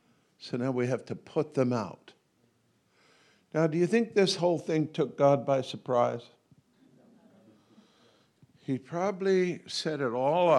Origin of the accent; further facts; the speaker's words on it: Canada; because I have a British heritage. Even though we grew up in Canada, I'm one of you.